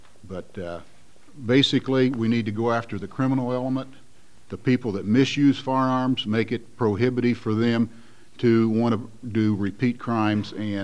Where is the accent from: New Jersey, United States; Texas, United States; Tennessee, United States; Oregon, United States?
Oregon, United States; John Day; from John Day. It was a long drive over, a longer wait, and I'm afraid a longer drive home yet tonight.